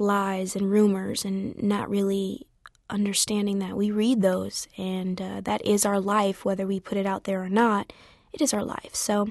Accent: Atlanta, Georgia, United States; I was raised in Atlanta, Georgia, and there are things that are stuck with me that I will never do because my mom or dad will come at me through the phone.

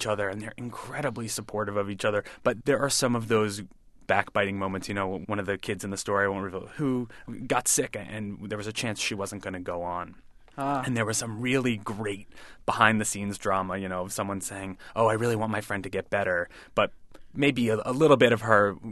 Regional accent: New York, United States; and I grew up on Long Island, and I would go into the city by myself to see shows

